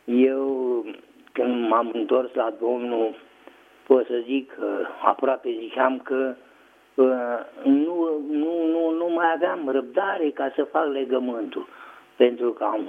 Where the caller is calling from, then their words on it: Bucharest, Romania; sunt din București.